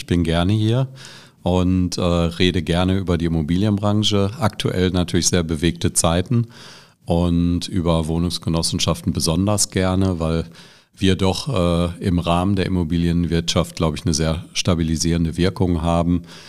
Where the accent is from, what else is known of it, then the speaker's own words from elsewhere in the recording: Bottrop, North Rhine-Westphalia, Germany; also born or lived in Tübingen; Also ich komme aus Bottrop ursprünglich, habe im Prinzip auch zumindest mein Grundstudium in Bochum verbracht, war dann in Tübingen in Süddeutschland